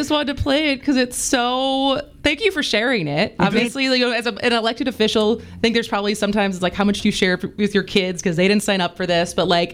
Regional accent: Madison, Wisconsin, United States; moved away; Because I would say, you know, growing up in Madison, I remember cheering for the Bucks.

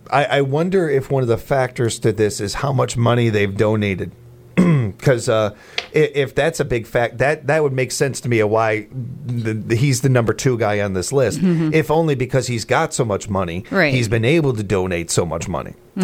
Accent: Chicago, Illinois, United States; I know as a Chicagoan what she has done for Chicagoans and for inner city people.

